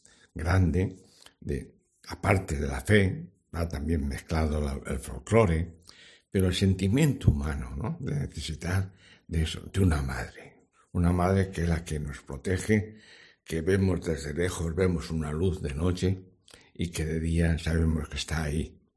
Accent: Spain; yo que soy español

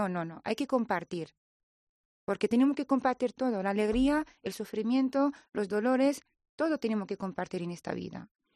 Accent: Tangier, Tanger-Tetouan-Al Hoceima, Morocco; Spanish is a second language; De Tánger, sí.

